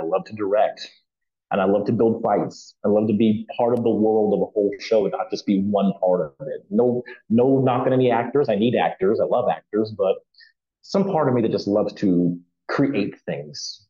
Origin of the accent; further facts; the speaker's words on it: Florida, United States; I grew up in Florida, where I think the state flag had a football on it.